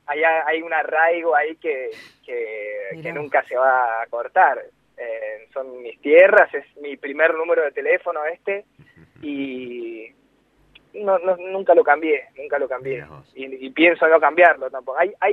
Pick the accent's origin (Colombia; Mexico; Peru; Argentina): Argentina; Mendoza; moved away; mi sueño era poder hacerlo en Mendoza, que me vean mis amigos, mi familia, y compartirlo con mi tierra, ¿no? Porque yo me fui de ahí por una cuestión laboral